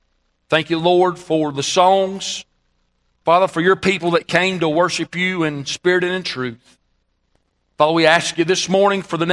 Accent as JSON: {"language": "English", "country": "United States", "said": "You know, as an American, it angers me."}